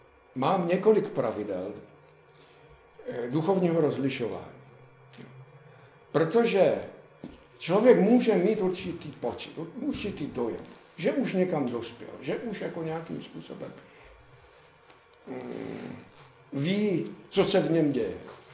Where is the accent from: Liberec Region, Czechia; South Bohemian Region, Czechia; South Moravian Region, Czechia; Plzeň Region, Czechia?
South Moravian Region, Czechia; Veselí nad Moravou; protože my jsme oba z Veselí.